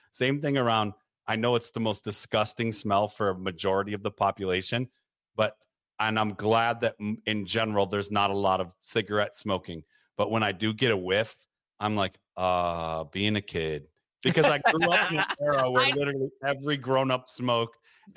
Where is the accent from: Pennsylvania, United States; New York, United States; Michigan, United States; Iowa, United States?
Michigan, United States; Detroit; growing up in Detroit by so many factories and so many, also living by a paper mill now twice in my life